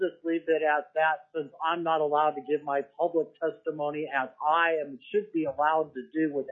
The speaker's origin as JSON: {"language": "English", "town": "Big Lake", "region": "Alaska", "country": "United States", "said": "I'm from Big Lake. I'm testifying for myself, my child, and about 5,000 other Alaskans."}